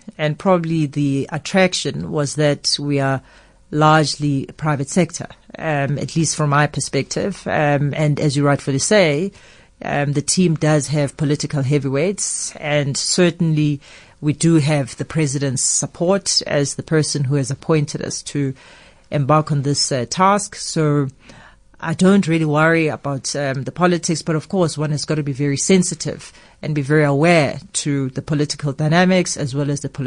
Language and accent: English; South Africa; As a South African